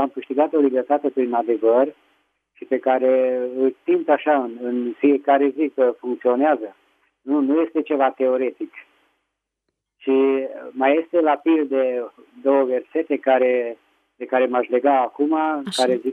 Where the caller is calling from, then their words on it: Petroșani, Hunedoara County, Romania; din Petroșani.